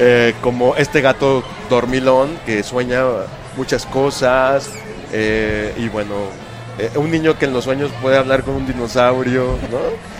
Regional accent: Guadalajara, Jalisco, Mexico; Yo soy de aquí de Guadalajara

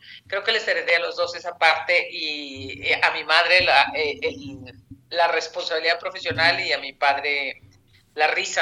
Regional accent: San José de Gracia, Jalisco, Mexico; Yo soy de San José de Gracia, Jalisco.

